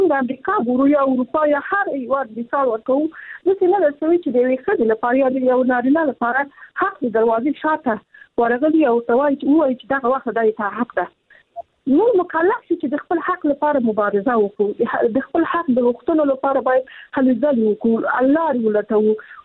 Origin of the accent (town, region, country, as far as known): Afghanistan; born or raised there